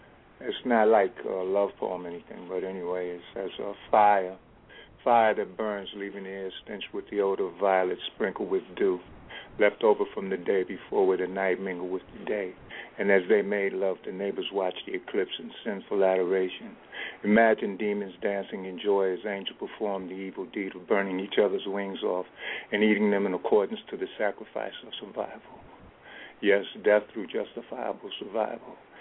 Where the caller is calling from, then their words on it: North Carolina, United States; I'm calling from North Carolina.